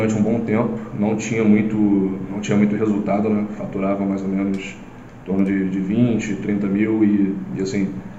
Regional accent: Rio de Janeiro, Brazil; sou aqui do Rio, sou de Campo Grande, aqui da Zona Oeste.

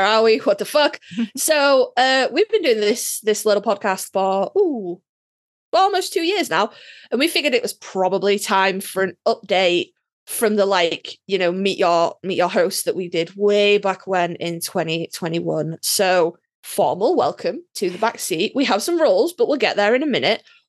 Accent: United Kingdom; I'm British, obviously.

